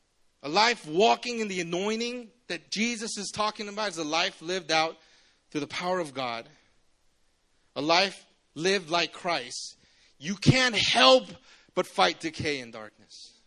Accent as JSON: {"language": "English", "region": "Busan", "country": "South Korea", "said": "Because I come from Busan, man. There is sand everywhere."}